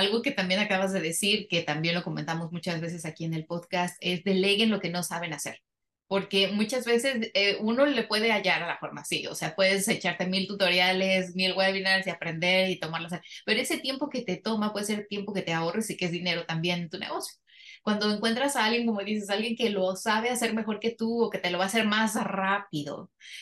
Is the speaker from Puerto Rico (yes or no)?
no; Mexico; moved away; nosotras como mexicanas tenemos miles de modismos. A mí me costó mucho llegar aquí